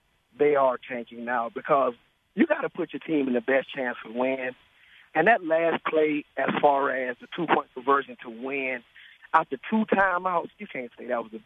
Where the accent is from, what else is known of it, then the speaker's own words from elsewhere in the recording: Florida, United States; So you know me, I'm from Florida. I was like, I'm used to hurricane.